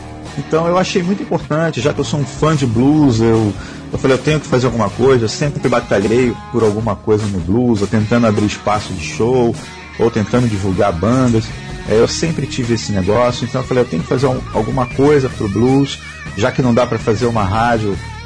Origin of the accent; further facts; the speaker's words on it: Rio de Janeiro, Brazil; eu sou do Brasil. Aí ele, ah, legal, legal. Ele, de onde tu é do Brasil? Do Rio de Janeiro.